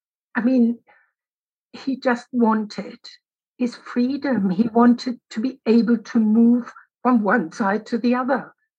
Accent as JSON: {"language": "English", "region": "Berlin", "country": "Germany", "tie": "born or raised there", "said": "growing up in West Berlin"}